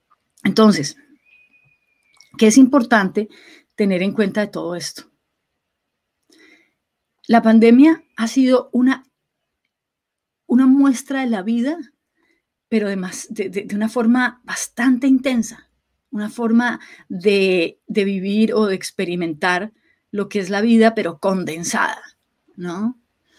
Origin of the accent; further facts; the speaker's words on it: Colombia; moved away; en un país como mi país de origen, que es Colombia.